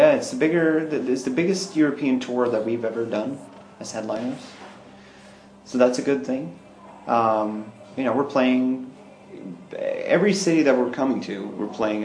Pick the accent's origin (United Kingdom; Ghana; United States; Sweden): Sweden; And in my hometown where I grew up, we have an old church. It predates Protestantism in Sweden.